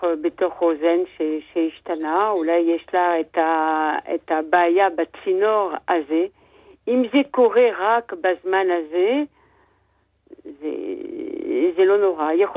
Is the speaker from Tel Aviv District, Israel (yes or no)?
no; Jerusalem, Jerusalem District, Israel; אני מירושלים